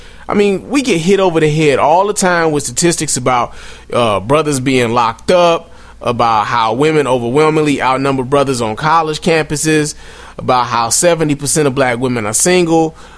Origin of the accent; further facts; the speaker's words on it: the North, United States; And, you know, I'm from the North. I'm used to going to school in Chicago and Detroit.